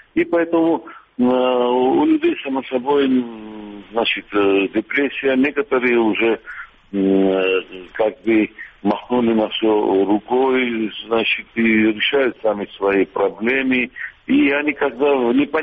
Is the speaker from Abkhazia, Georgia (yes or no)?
yes; Sukhumi, Abkhazia, Georgia; я сухумчанин, родился там, в Ирах